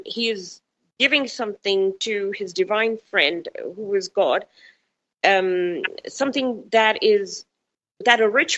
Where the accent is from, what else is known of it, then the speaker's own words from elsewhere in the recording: India; because I come from India